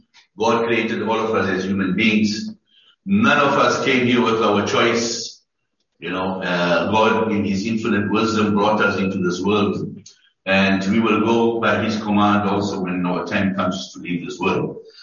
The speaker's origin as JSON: {"language": "English", "country": "South Africa", "tie": "born or raised there", "said": "I'm from South Africa, originally born in South Africa, grew up in apartheid South Africa."}